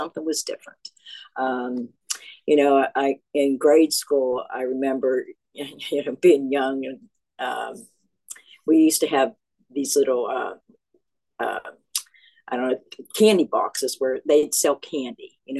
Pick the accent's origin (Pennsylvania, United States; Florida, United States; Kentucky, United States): Pennsylvania, United States; born there; I was born in Pennsylvania. I'm the second of four kids.